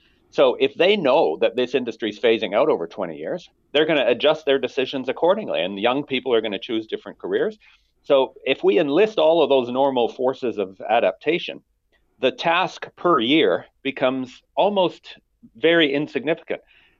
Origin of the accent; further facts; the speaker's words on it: Alberta, Canada; And I think I come from Alberta. That's where I was born and raised.